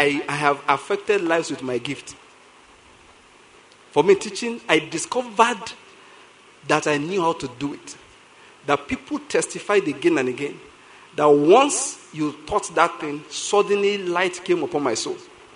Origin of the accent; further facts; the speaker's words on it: Ondo, Nigeria; now in Enugu, Nigeria; For information, I'm from Ondo State. I did my postgraduate in Lagos, and now I'm in Enugu.